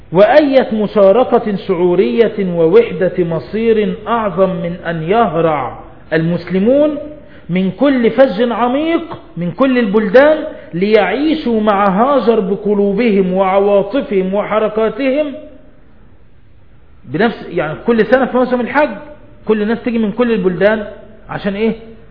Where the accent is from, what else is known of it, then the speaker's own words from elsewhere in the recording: Egypt; عندنا في مصر